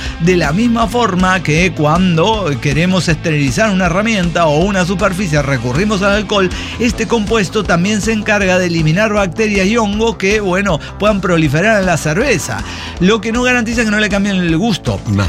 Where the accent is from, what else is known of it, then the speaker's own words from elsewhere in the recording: Mexico; now in United States; Es que soy mexicano, o sea, ¿qué me queda?